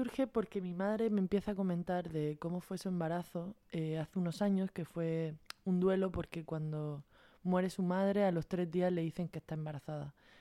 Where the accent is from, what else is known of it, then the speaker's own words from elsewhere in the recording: Orihuela, Valencian Community, Spain; moved away as an adult; now in Mexico City, Mexico; Sí, yo soy de Orihuela, originaria de aquí, en el 95.